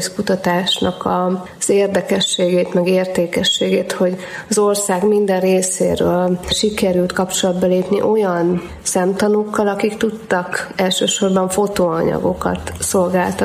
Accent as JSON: {"language": "Hungarian", "region": "Somogy", "country": "Hungary", "said": "ugye somogyiaknak minden, ami kicsit magasabb, az hegy, én is somogyi vagyok, és ezt mi így mondjuk"}